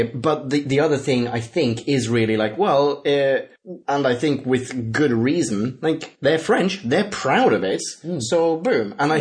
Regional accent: Sweden; Like, okay, I grew up in Sweden.

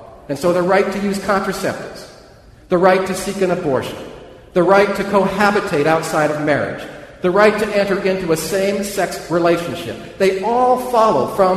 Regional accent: United States; As an American and as a person of considerable privilege, I cherish that word and what it stands for as much as anybody else.

